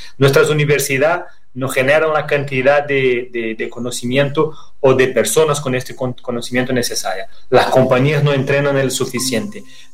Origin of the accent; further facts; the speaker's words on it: Brazil; Spanish is a second language; No soy en español, no tengo español fluente, soy brasileño, pero intentaré hacer lo mejor que pueda.